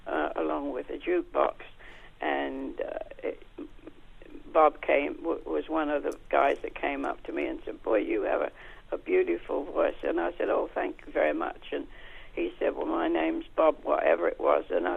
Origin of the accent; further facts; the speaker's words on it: Woolwich, London, United Kingdom; moved away; also born or lived in Greenwich; Yeah, I was born in Greenwich, but we lived my teen years and all in Woolwich.